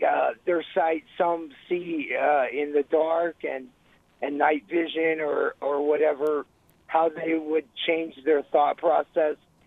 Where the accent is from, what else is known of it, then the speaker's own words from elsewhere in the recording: San Antonio, Texas, United States; I'm from San Antonio.